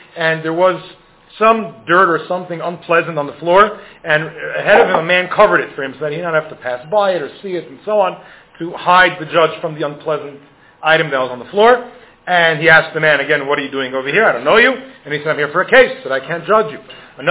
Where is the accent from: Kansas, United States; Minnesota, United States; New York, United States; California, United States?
New York, United States; now in Denver, United States; I'm from New York, where if you say hello, it's like, everything okay?